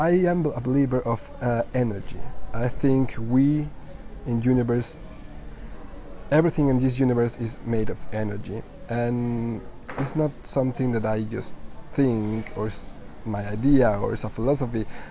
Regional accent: Mexico; now in Budapest, Hungary; I am from Mexico. I am currently in Budapest

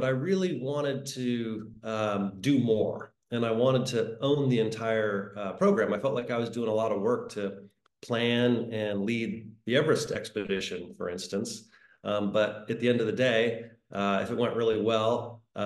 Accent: Bremerton, Washington, United States; born there; So I was born in Bremerton, Washington, near Seattle.

